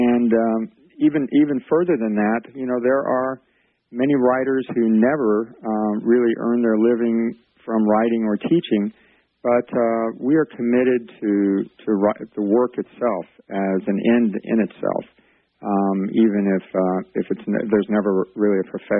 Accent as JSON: {"language": "English", "region": "New Mexico", "country": "United States", "tie": "born or raised there", "also_born_or_lived": "Midwest / Canada / Chicago", "said": "I was born in the Midwest and grew up in New Mexico. I have lived several other places, including Canada, for about a year."}